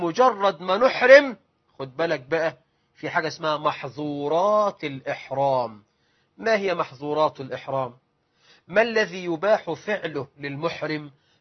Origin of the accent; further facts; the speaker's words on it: Egypt; أنا مصري أهو رايح أحج